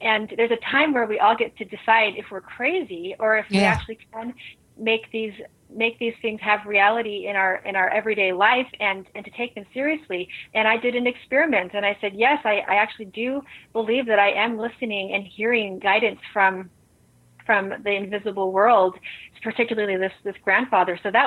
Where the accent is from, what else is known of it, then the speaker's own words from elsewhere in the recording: Salt Lake City, Utah, United States; So I'm actually from Salt Lake City, Utah